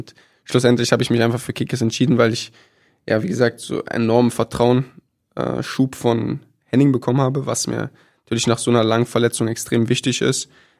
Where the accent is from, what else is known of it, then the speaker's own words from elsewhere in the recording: Berlin, Germany; now in Emden, Germany; als Berliner